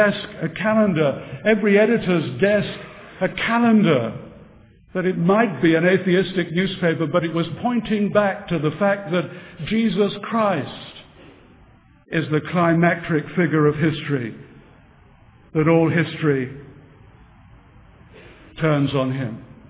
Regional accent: Scotland, United Kingdom; I'm a Scot.

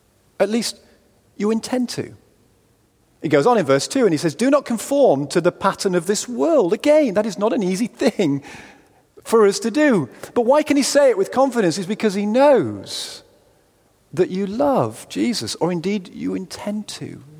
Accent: United Kingdom; We always talk about the weather as British people.

